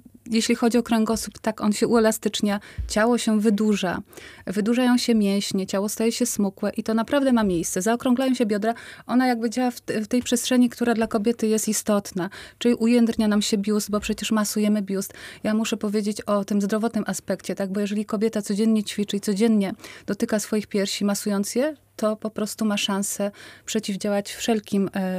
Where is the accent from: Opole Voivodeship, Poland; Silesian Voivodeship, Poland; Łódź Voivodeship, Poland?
Łódź Voivodeship, Poland; Łódź; ja po prostu mogłam spokojnie w nich jako łodzianka wziąć udział.